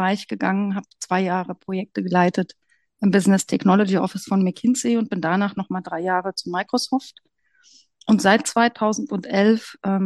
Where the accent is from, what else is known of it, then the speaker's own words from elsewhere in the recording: Brandenburg, Germany; Ich komme aus Brandenburg. Ich habe mich zwischendurch, wie viele andere, zum Mauerfall junge Frauen auch viel herumgetrieben im Rest der Welt und auch in Westdeutschland. Aber seit vielen Jahren bin ich wieder zurück in Brandenburg